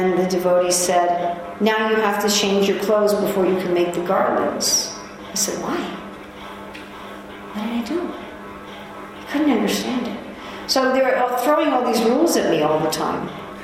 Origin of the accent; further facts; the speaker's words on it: New York City, New York, United States; Anyway, I was from New York City. I was going to school in Vermont, but I joined the temple in Chicago.